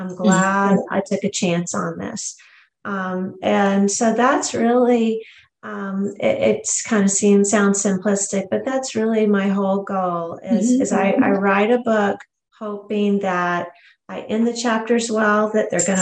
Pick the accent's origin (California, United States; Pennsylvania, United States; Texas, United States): Texas, United States; Houston; Right. Well, I'm from Houston. So maybe that's it.